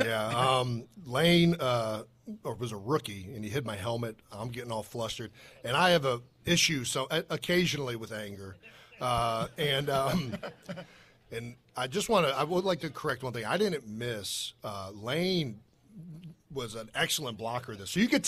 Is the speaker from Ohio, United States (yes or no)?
yes; Cleveland, Ohio, United States; I grew up in Cleveland, Ohio, which is obviously not Philadelphia, but, it's a blue collar, you know, hardworking, you know, born off of an industry city.